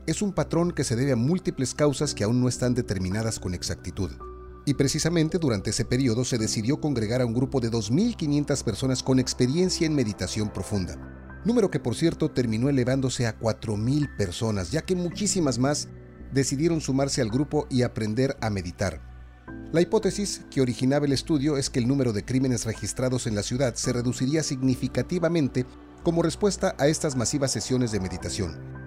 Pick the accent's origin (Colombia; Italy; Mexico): Mexico; Y aquí mismo en mi país, de donde te hago este podcast, en México.